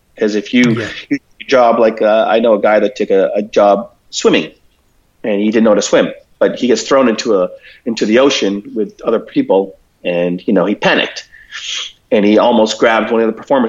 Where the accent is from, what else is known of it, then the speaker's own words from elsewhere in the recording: Toronto, Ontario, Canada; I was born in Toronto, and I grew up in Toronto mainly.